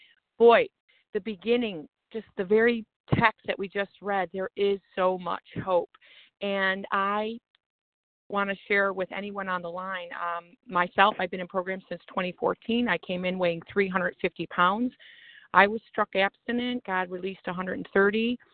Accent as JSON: {"language": "English", "town": "Chicago", "region": "Illinois", "country": "United States", "said": "I'm from Chicago."}